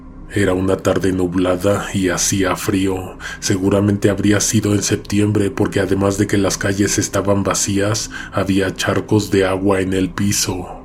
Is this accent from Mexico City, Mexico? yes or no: yes; Mexico City, Mexico; soy de la Ciudad de México, vivo muy cerca del Metro Morelos.